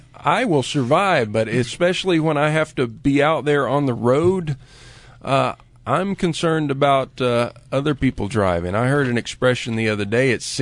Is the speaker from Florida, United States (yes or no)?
yes; Lakeland, Florida, United States; You knew I was from Lakeland?